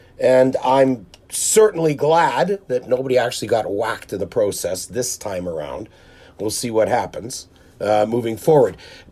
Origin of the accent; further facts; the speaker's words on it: Winnipeg, Manitoba, Canada; this podcast focused on my hometown here in Winnipeg.